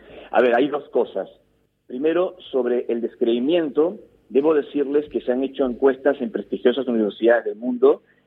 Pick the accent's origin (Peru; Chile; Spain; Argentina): Peru; me dediqué a investigar todo este fenómeno, empezando en mi país, en el Perú, porque fui testigo de un avistamiento